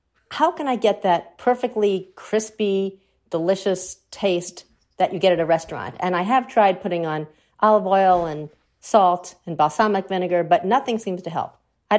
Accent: New Rochelle, New York, United States; I'm from New Rochelle in New York.

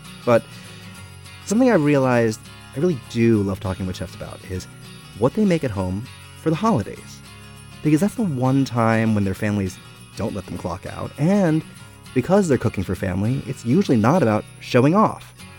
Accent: Canada; So as a Canadian, what are some things Americans should be eating this holiday season

